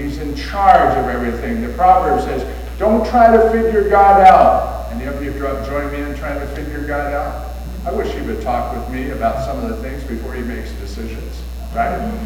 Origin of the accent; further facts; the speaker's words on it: Waynesboro, United States; my home church where we grew up together in Waynesboro.